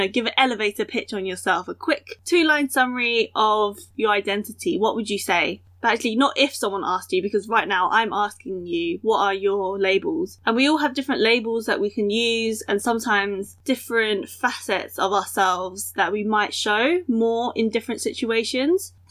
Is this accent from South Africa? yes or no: no; United Kingdom; I tell them I'm from the UK. And they say that I don't look British, or I don't look like I'm from England